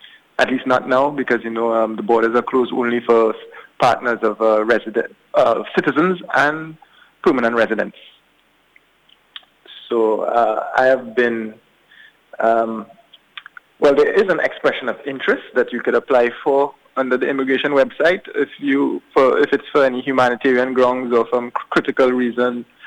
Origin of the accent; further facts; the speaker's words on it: Trinidad & Tobago; moved away as an adult; now in Auckland, New Zealand; I'm a lawyer by profession, and I'm from the Caribbean, well, Trinidad and Tobago, to be exact, the West Indies. And I came here with my wife. We moved here February 2019.